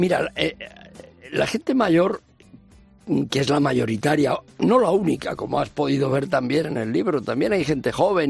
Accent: Madrid, Community of Madrid, Spain; yo nazco en Madrid, pero soy como tantos madrileños, descendiente de familias que vienen del mundo campesino y además, en mi caso, muy distantes, del norte por parte de padre y del sur por parte de madre.

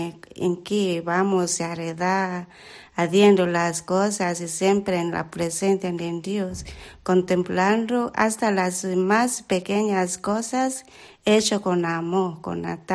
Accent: Kenya; Spanish is a second language; Yo soy keniana.

